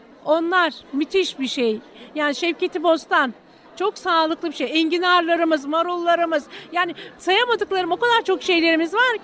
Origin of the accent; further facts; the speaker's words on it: Bademler, İzmir, Turkey; Bademler Köyü'nden yaşamaktan çok mutluyum. Çok temiz bir köy. Ben oraya gelin 24-25 senelik gelinliğim oranın. Ama Bademlerliyim.